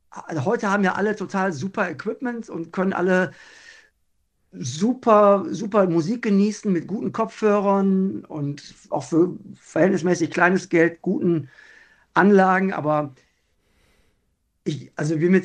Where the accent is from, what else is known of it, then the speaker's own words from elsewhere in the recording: North Rhine-Westphalia, Germany; ich komme ja aus dem Ruhrgebiet